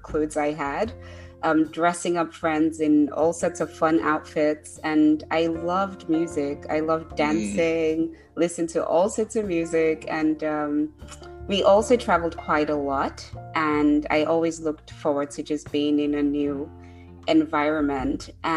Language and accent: English; Nigeria; now in United States; So I'm originally from Nigeria, Oh, wow. Basically. Yeah. And I live in the New York metro area right now for the last like 15, 16 years or so.